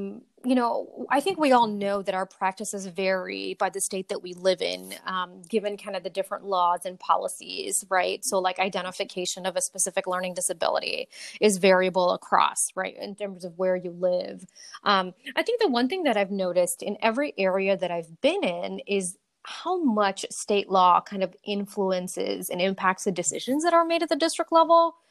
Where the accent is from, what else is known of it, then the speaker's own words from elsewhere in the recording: Maryland, United States; I'm from Maryland.